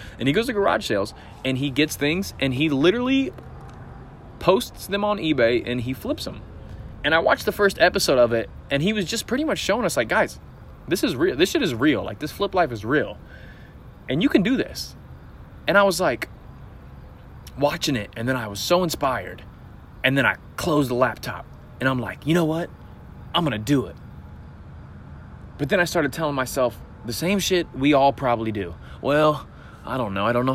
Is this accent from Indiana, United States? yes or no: yes; Indiana, United States; also born or lived in Missouri; I'm 26 years old. I moved back to Indiana here in my hometown, and I have no idea what I'm doing with my life.